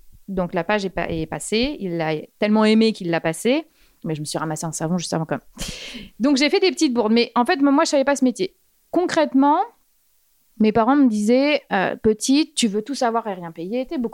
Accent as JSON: {"language": "French", "town": "Saint-Hilaire-du-Harcouët", "region": "Normandy", "country": "France", "tie": "born or raised there", "said": "Donc, je viens de Normandie, je suis partie à l'âge de 15 ans de chez mes parents, puisqu'à Saint-Hilaire-du-Harcouët, nous n'avions pas d'école de mode."}